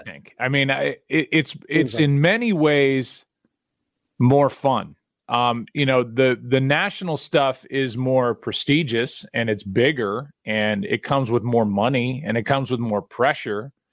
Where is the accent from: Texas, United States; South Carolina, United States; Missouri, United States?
Missouri, United States; St. Louis; first of all, I'm from St. Louis.